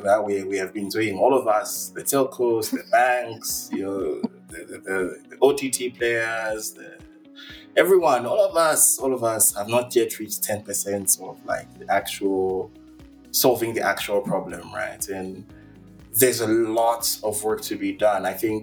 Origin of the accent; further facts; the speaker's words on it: Malawi; also born or lived in Nairobi, Kenya; now in Johannesburg, South Africa; I'm originally from Malawi, and I've had the privilege of living in a few African countries now, spent quite a bit of time in Nairobi, Kenya, and now I'm in Johannesburg in South Africa.